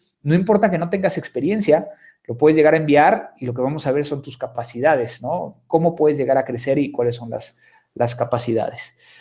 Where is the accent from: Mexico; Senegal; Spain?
Mexico; a pesar de que soy mexicano